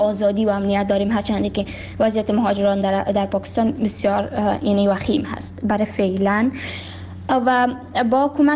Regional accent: Kabul, Afghanistan; also born or lived in Baghlan; من در سال 2005 در ولایت بغلان به دنیا دنیا آمدم و درس‌های ابتدایی خود را همچنان در کابل خواندم

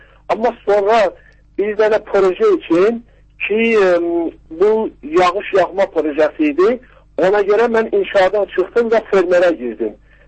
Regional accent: Tehran, Tehran Province, Iran; also born or lived in Zanjan; now in Baku, Azerbaijan; Mən burada İranda, Zəngənda anadan doğulmuşam, amma Tehranda böyümüşəm. Avropa və Amerikada da təhsil eləmişəm. İndi də 4-5 il bundan qabaq gəlib Bakıda

